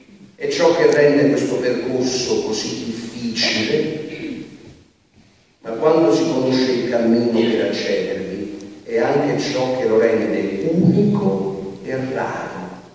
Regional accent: Naples, Campania, Italy; per me sono napoletano

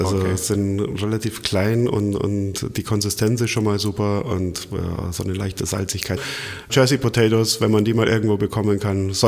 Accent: Germany; Wenn ich jetzt mal als Deutscher sagen kann, wir haben ja auch nicht die allerbeste in der Welt, den besten Ruf.

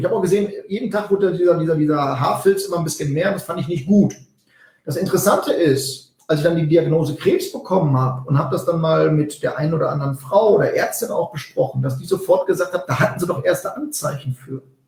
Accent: North Rhine-Westphalia, Germany; ich komme aus dem Westfälischen, da spricht man von einer Pläte.

